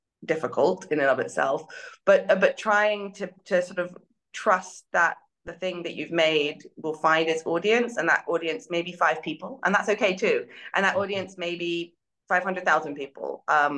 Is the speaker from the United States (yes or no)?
no; Canada; I am Canadian and spent, you know, have lived for many years in Canada